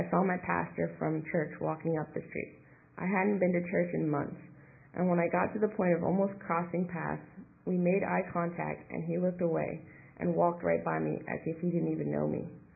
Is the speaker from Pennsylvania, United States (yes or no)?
no; Berkeley, California, United States; I grew up in Berkeley, just a few blocks away from UC Berkeley, and there were many kids in our neighborhood